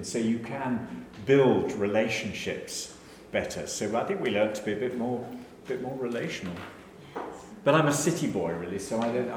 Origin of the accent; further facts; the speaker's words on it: London, United Kingdom; I'd never lived in a village. I was brought up in London. I'd always lived in cities all my life.